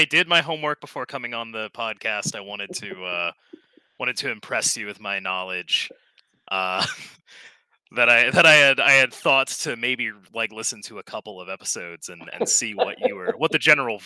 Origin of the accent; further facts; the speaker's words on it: Arkansas, United States; Okay, so I grew up in Arkansas, and I learned late in life that cheese dip is an Arkansas thing.